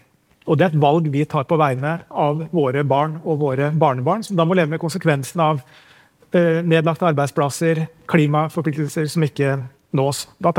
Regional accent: Lillehammer, Innlandet, Norway; vi skal ha en vei fra Oslo til min hjemby Lillehammer.

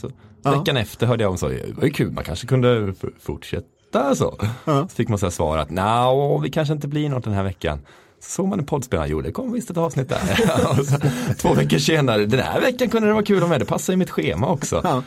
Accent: Mullsjö, Jönköping County, Sweden; Nej, det är jag inte. Jag är från Mullsjö.

